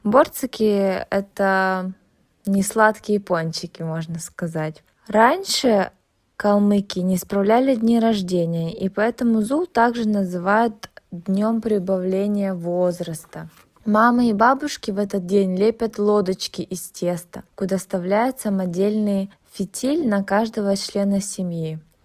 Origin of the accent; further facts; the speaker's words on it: Kalmykia, Russia; мне 28 лет, и я калмычка. Калмыки – это единственный народ в Европе, основной религией которого является буддизм. У нас также есть свой язык – калмыцкий